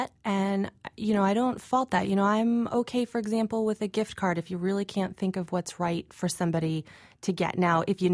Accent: Burlington, Vermont, United States; I'm from Burlington, Vermont.

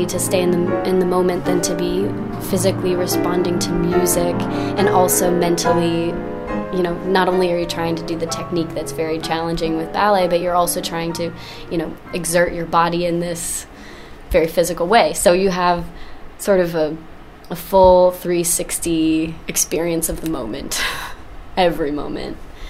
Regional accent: the South, United States; moved away; I grew up in the South, so I always ate a lot as a kid. And then when I moved away from home here with the ballet and everything

